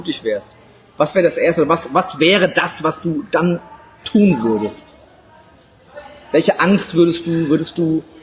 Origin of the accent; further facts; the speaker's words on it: Wiesbaden, Hesse, Germany; Weil ich zweisprachig aufgewachsen, leider. Ja. Ich bin in Wiesbaden geboren und aufgewachsen.